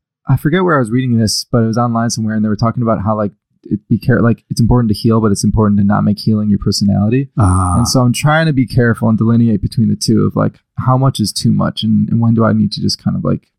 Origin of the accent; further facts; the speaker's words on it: Chicago, Illinois, United States; And then I'm from Chicago, like I said. So like growing up, I played basketball.